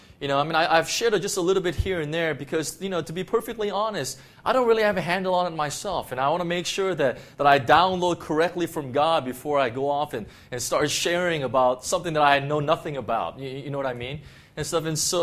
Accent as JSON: {"language": "English", "region": "California", "country": "United States", "lives_now": "Hong Kong", "said": "I'm from California, right?"}